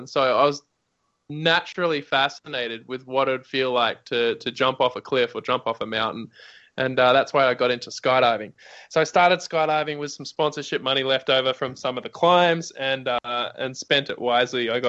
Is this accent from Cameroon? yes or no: no; Sydney, New South Wales, Australia; now in California, United States; I'm from Sydney, Australia. I'm Australian. I've been living in California for about 10 years now